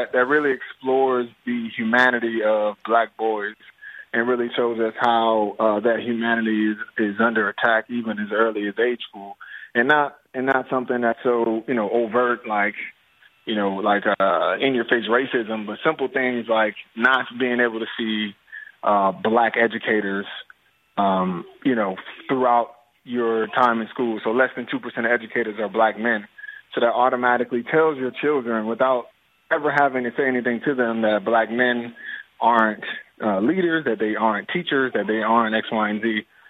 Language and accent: English; New Jersey, United States; now in New Orleans, United States; I'm from New Jersey, South Jersey, we're doing these things, doing the same initiative, and then here in the 504, so...